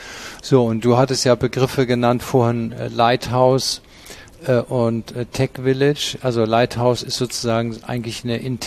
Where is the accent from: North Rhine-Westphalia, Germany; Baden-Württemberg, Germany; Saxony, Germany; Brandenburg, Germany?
North Rhine-Westphalia, Germany; Cologne; Anfang der 70er Jahre, ich bin in Köln groß geworden